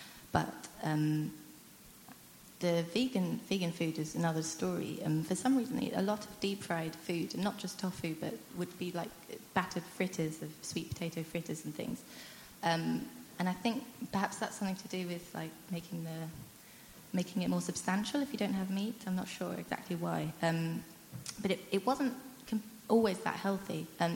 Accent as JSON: {"language": "English", "town": "Twickenham", "region": "London", "country": "United Kingdom", "tie": "born or raised there", "said": "I grew up in London, in Twickenham, because my mum came to England when she was quite young."}